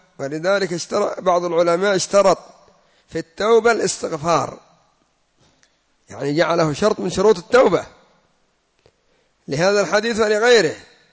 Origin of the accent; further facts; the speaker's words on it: Yemen; أو هكذا عندنا في اليمن جلسة يسموها تخولا